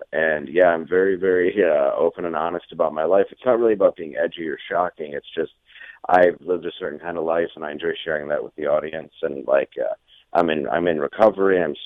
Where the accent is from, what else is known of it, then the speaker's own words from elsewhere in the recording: Grosse Pointe Woods, Michigan, United States; I actually grew up in Grosse Pointe Woods area.